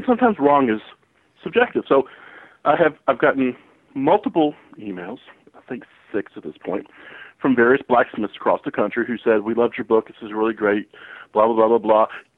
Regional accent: Kentucky, United States; You know, I grew up in Kentucky, and, you know, home of Daniel Boone.

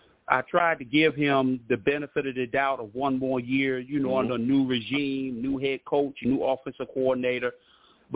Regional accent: Brooklyn, New York, United States; I've been an NFL fan for over 40 years. I'm a Jets fan. I'm from Brooklyn, New York.

